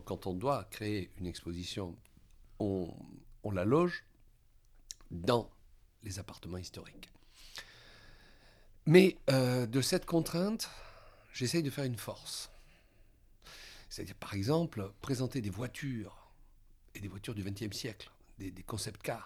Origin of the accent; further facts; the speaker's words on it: Arles, Provence-Alpes-Côte d'Azur, France; also born or lived in Avignon; Je suis né à Avignon et j'ai passé toute mon enfance et mon adolescence à Arles.